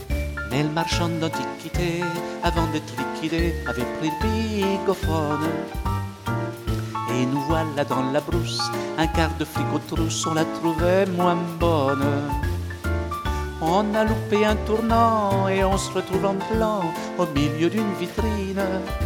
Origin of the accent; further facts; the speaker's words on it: Nancy, Grand Est, France; now in Paris, France; moi, je viens de Nancy, je suis originaire de Nancy.